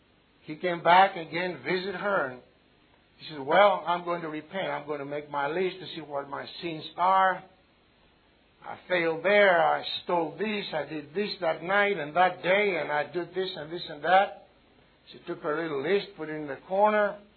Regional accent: Greece; first language Greek; English is a second language; I have to use it because my mother language. I read in Greek and then I go to English.

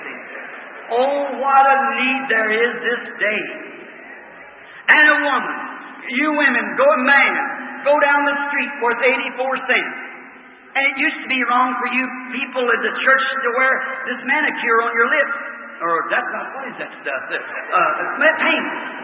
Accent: Kentucky, United States; You know, I was raised in Kentucky.

